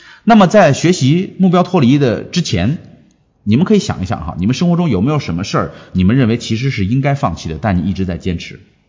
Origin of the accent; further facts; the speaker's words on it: Shaanxi, China; 我是陕西人，喜欢吃面呢。